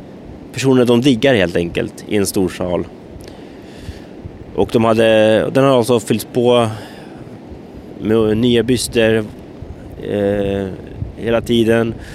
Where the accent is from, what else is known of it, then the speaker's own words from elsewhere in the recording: Sweden; Novastrana är också historisk mark för mig som svensk.